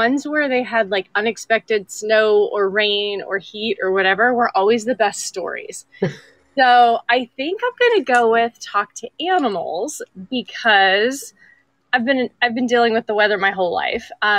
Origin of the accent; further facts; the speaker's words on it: California, United States; And it was the first year here, and I am originally from California, so I didn't know if I would make it home.